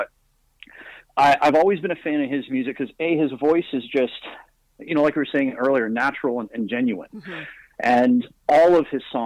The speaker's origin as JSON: {"language": "English", "town": "Waterdown", "region": "Ontario", "country": "Canada", "tie": "born or raised there", "said": "Growing up in Waterdown, for whatever reason, at least the guys anyway, we all called each other by our last names for whatever reason."}